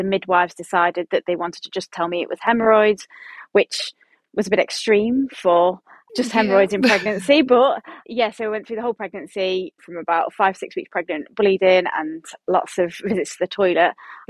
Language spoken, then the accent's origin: English; East Midlands, United Kingdom; I'm from Derbyshire.